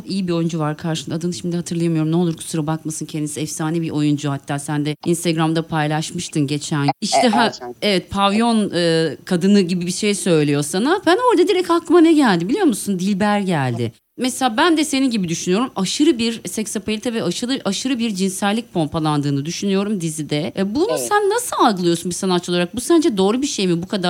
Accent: Ankara, Turkey; Zaten ben Ankara'da doğdum büyüdüm.

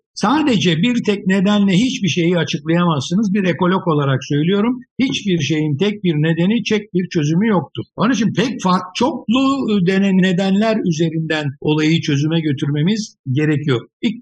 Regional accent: İzmir, Turkey; Ben İzmirliyim. Çocukluğumda hatırlarım.

